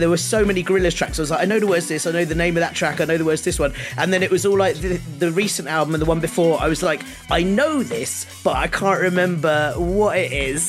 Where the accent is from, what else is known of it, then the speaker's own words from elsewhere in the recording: London, United Kingdom; I grew up in North London.